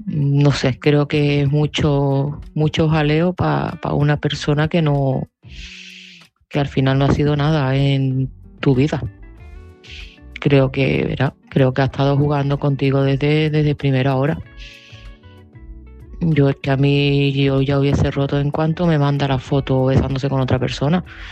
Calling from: Seville, Andalusia, Spain; de Sevilla

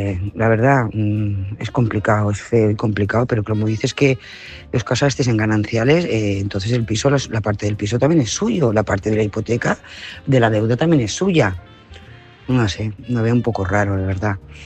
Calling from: Lloret de Mar, Catalonia, Spain; corresponsal de Lloret de Mar.

